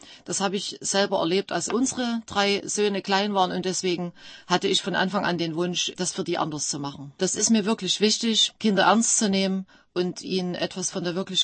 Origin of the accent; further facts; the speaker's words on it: Germany; Ich bin in der Diktatur DDR aufgewachsen